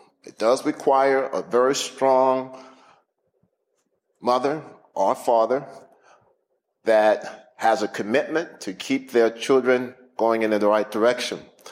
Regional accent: Houston, Texas, United States; I'm a Texan, born and raised in Houston

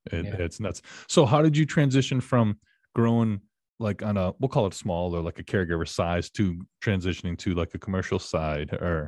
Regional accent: Massachusetts, United States; I grew up on the Cape. So I grew up in Mass myself.

